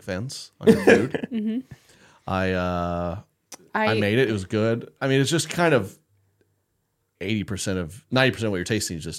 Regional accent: the South, United States; Because I'm more from the South.

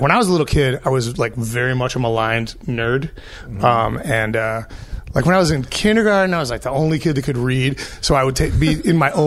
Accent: Chicago, Illinois, United States; But I grew up in Boys Town in Chicago.

